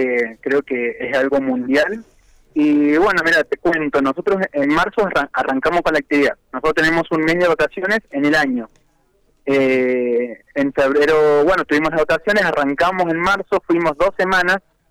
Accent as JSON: {"language": "Spanish", "town": "Villa Mercedes", "region": "San Luis", "country": "Argentina", "tie": "born or raised there", "said": "Bueno, yo soy de Villa Mercedes, nacido acá"}